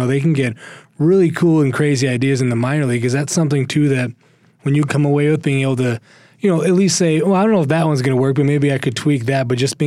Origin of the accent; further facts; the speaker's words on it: Minneapolis, Minnesota, United States; I grew up around Minneapolis area, so I was going to the old Metrodome for Twins and Vikings games